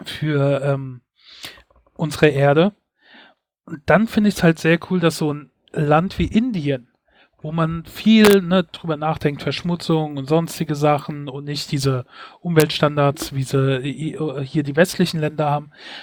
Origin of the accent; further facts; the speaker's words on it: Mainz, Rhineland-Palatinate, Germany; meine Heimatstadt Mainz ist so knapp 100 Quadratkilometer groß.